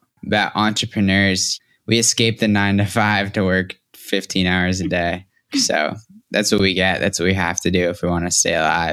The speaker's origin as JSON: {"language": "English", "region": "Massachusetts", "country": "United States", "tie": "born there", "said": "The way I look at it is I was born in Massachusetts, which happened to be the number one educated state in the richest country in the history of humankind."}